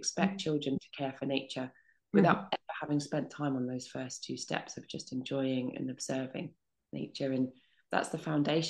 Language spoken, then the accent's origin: English; London, United Kingdom; I grew up in London. So, you know, I wasn't surrounded by nature or anything, but, you know, there are little scraps.